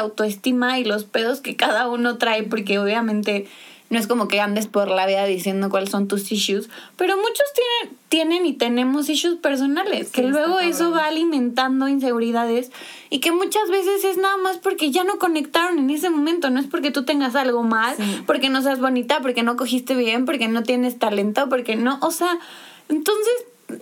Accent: Mexico; porque como mexicanos, y me trabo a decirlo, siempre estás buscando como el dar esta explicación

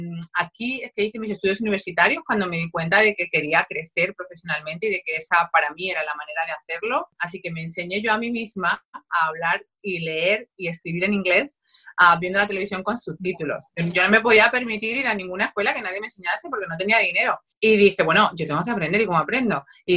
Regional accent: Spain; now in United States; soy española, llegué a los Estados Unidos, va a ser ahora 19 años ya. Llegué aquí sin nada ni nadie. Yo tenía $800 cuando yo llegué aquí. Wow. No hablaba inglés

